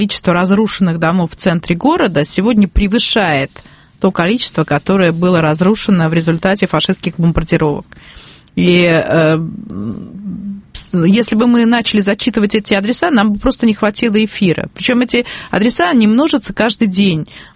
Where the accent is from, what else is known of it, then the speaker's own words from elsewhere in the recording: Saint Petersburg, Russia; дело в том, что я петербурженка в третьем поколении